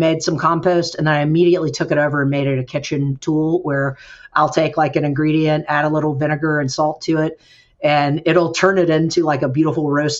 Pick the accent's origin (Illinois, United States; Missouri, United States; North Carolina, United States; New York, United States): North Carolina, United States; Kernersville; I grew up in Kernersville. We used to go to the mall in Winston-Salem at a place called Haynes Mall